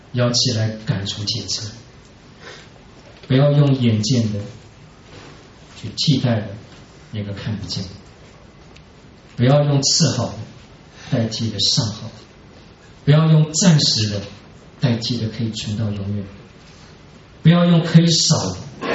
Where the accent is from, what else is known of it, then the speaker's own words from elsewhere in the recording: China; 哎，我们真的是求神怜悯了，我们中国人。我知道在国内还